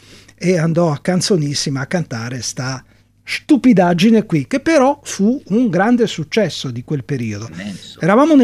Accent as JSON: {"language": "Italian", "region": "Liguria", "country": "Italy", "said": "dalle mie parti direbbero una belinata"}